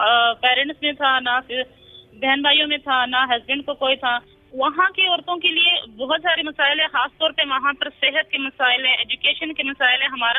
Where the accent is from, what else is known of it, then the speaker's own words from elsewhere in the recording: Bara, Khyber Pakhtunkhwa, Pakistan; تعلق خیبر ایجنسی سے اور میں باڑا کی رہنے والی ہوں، اور میں نے تعلیم بھی وہیں پر حاصل کی ہے، کچھ تعلیم اسلام آباد میں کی ہے، کچھ پشاور میں کی ہے.